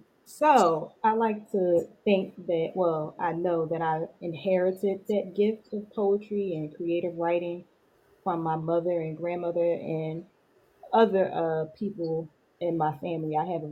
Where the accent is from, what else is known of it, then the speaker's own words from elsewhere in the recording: Philadelphia, Pennsylvania, United States; I am from Philadelphia, PA.